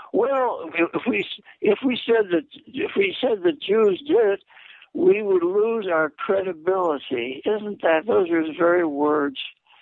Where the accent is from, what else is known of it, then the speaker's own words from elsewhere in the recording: United States; is it anti-Semitic for me as an American to resent the fact that this one powerful minority, got us into a war that has been disastrous for us?